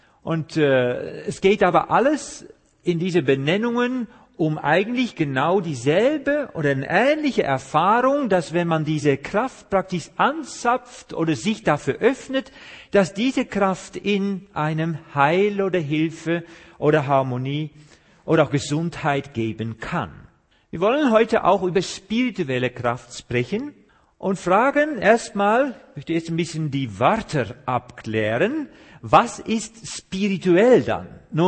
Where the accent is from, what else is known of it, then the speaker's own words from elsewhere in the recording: Netherlands; German is a second language; now in Germany; Sie haben schon an meinen Zungenfall gehört, dass ich nicht von hier komme. Ich bin Holländer, wohne aber hier in Deutschland, ich wohne in Hessen.